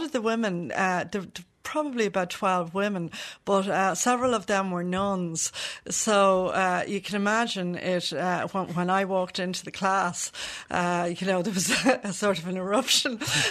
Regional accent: Dublin, Leinster, Ireland; also born or lived in Carlow; I was brought up in Dublin, but actually I was born, in fact, in South Leinster, in Carlow, and I was given up for adoption when I was about 6 months old, and I came to Dublin, and for a couple of years I was in foster care

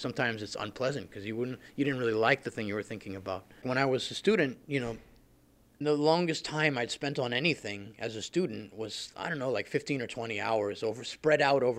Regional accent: New York City, New York, United States; So I was born in New York City in 1966 in Morningside Heights neighborhood, which is home to the Cathedral of St. John the Divine and Columbia University. And I grew up conscious of the beautiful stone buildings all around me.

